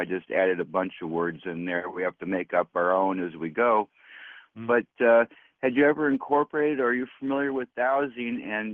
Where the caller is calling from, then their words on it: St. Louis, Missouri, United States; I'm calling from the middle of a national forest, a radio-free zone in St. Louis, Missouri area.